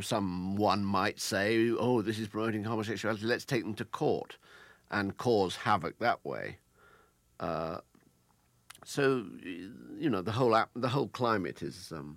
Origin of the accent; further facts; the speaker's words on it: Leicester, East Midlands, United Kingdom; I said to him, oh, I'm from Leicester. You destroyed my childhood.